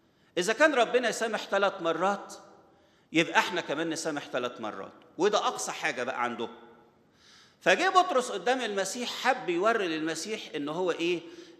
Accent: Egypt; عندنا في مصر الواحد يقول له إيه؟ أنا 60 مرة قلت لك الكلام ده.

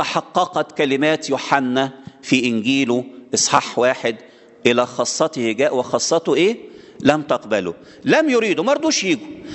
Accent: Egypt; إحنا من ضمن، إحنا كمصريين أو أي جنس تاني، إحنا مش معتبرين من المدعوين أولاً.

